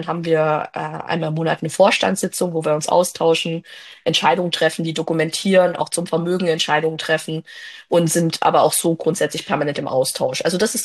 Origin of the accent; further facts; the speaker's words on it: Thuringia, Germany; Ich bin aus Thüringen